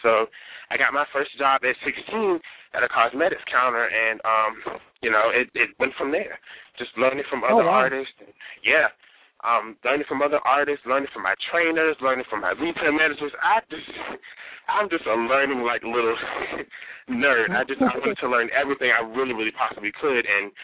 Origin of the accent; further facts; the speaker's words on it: Hampton Roads, Virginia, United States; I grew up in Hampton Roads, Virginia, not too much of a big city, but somewhat kind of suburb country area